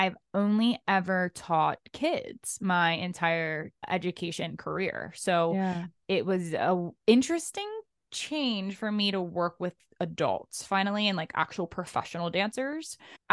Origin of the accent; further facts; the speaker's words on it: Maryland, United States; We grew up actually in Maryland together and we teach on Revel now together.